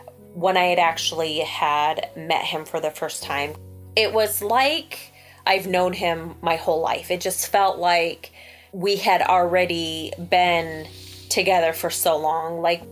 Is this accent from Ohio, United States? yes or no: no; Iowa, United States; Well, I was born and raised in Iowa and I've stayed in Iowa my whole life.